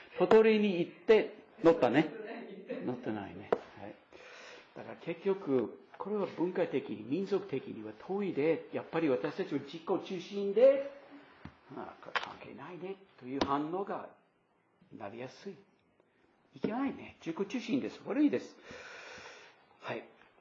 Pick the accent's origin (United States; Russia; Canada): United States; Japanese is a second language; 私はアメリカ人として文化の話でね、西部劇あるでしょ。